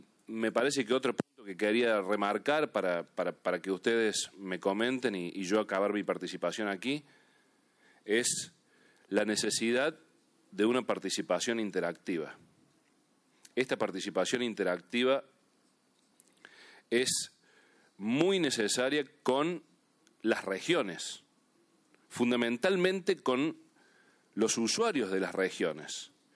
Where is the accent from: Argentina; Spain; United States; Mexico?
Argentina; vengo desde el fin del mundo, de Argentina. Soy miembro de ALAC